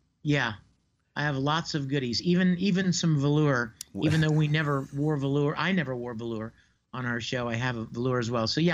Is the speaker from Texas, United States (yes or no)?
no; Pittsburgh, Pennsylvania, United States; I grew up in Pittsburgh, and I am a big fan of the Steelers